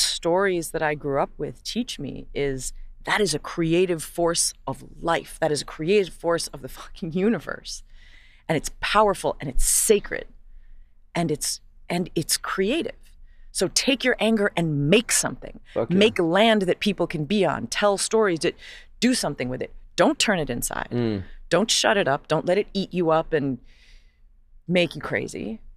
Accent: Hawaii, United States; I'm not Hawaiian. So it's not my land. And like, I, you know, grew up like as a colonizer, not intentionally, you know, I didn't move there when I was a baby.

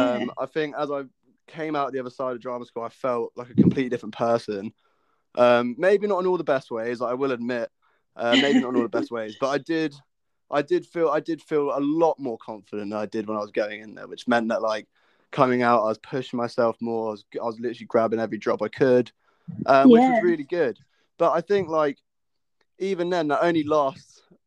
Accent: Reading, South East England, United Kingdom; I'm from near Reading, just outside London.

